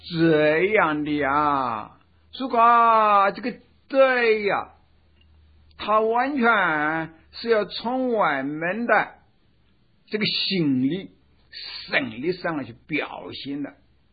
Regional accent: China; 我们中国人啊，一两句话了

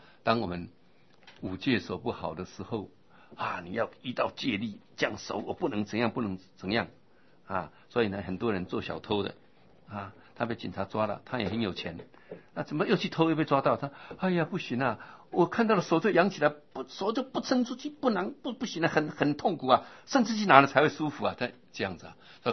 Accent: China; 那因为我们中国人根深蒂固，这个文字不发达，有中国根深蒂固的这种的思想

